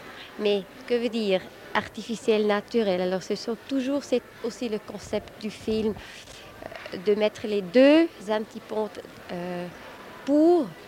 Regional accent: Switzerland; moved away as an adult; now in Germany; moi, je suis partie de la Suisse pour faire des études à Berlin.

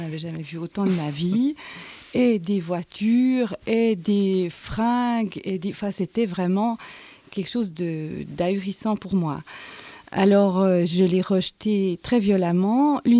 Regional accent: La Chaux-de-Fonds, Neuchâtel, Switzerland; moved away as an adult; now in Geneva, Switzerland; Moi je suis arrivée à Genève de la Chaux-de-Fonds pour faire mes études.

